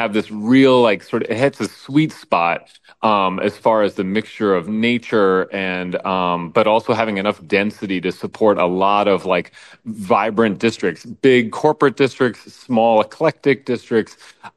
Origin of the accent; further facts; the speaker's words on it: New York City, New York, United States; now in Minneapolis, United States; I'm from New York City. It's a very, it's like a, I call it a concrete jungle. I mean, it's very dense, it's very big. And that's how I grew up.